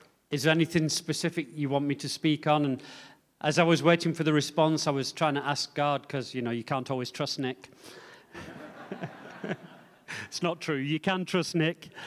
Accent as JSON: {"language": "English", "region": "England", "country": "United Kingdom", "said": "Maybe it's because I'm English."}